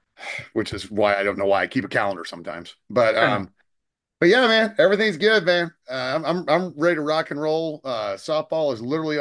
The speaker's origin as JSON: {"language": "English", "region": "Texas", "country": "United States", "tie": "born or raised there", "said": "and growing up in Texas, I think the fear is just coming across a rattler"}